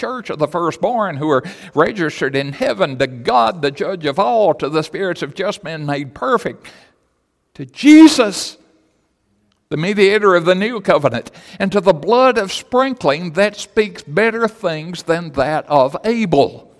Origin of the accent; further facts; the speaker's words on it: United States; I'm glad I'm an American. We celebrated that a little last week.